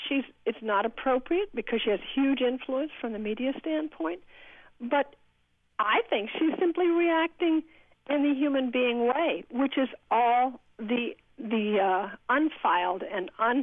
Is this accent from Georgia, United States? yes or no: yes; Georgia, United States; I grew up in Georgia. I'm working on a PhD right now in ethnomusicology